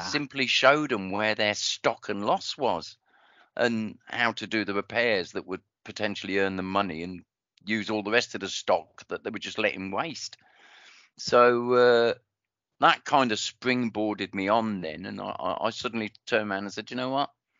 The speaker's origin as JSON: {"language": "English", "country": "United Kingdom", "tie": "born or raised there", "also_born_or_lived": "Ely, United Kingdom", "said": "I was born in Cambridge in Ely, but then we got shipped out pretty quickly all over the place. And I spent most of my early childhood till I was about 8 or 9 living in Cyprus"}